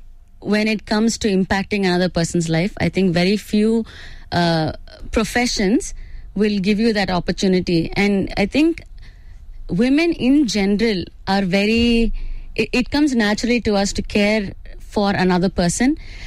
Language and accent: English; India; now in South Sudan; I'm from India